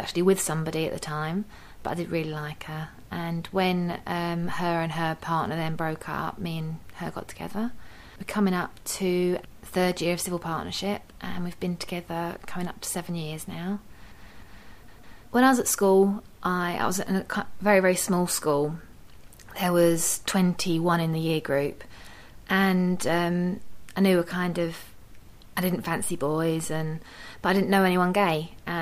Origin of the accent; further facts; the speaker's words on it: East of England, United Kingdom; now in Lincoln, United Kingdom; I'm 28 and I live in Lincoln now. I've been here 9 years now and I'm originally from Essex. I came up here to go to university